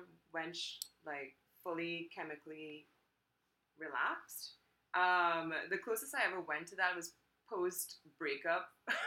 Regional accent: Trinidad & Tobago; I guess growing up in Trinidad was totally different.

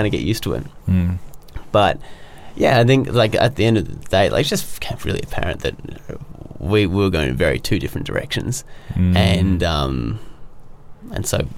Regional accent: Australia; I'm from Australia. I'm, you know, 20.

